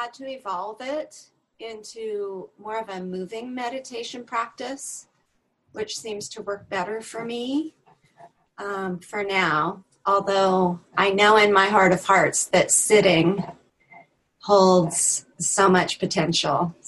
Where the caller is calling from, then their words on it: Sandpoint, Idaho, United States; I'm here from Sandpoint, Idaho.